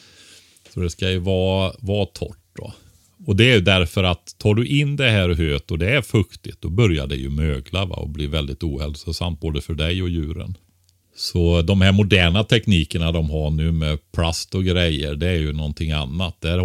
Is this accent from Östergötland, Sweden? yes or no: no; Västra Götaland County, Sweden; Nej, men alltså Västergötland där jag kommer från.